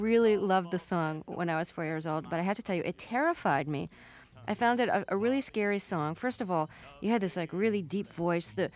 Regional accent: Brooklyn, New York, United States; I didn't know what a company store was. I was growing up in Brooklyn, New York.

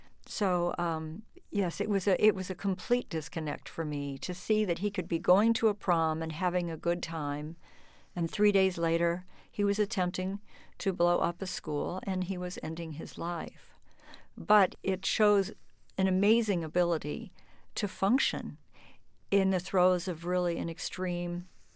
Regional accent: Colorado, United States; Culturally, I come from Colorado.

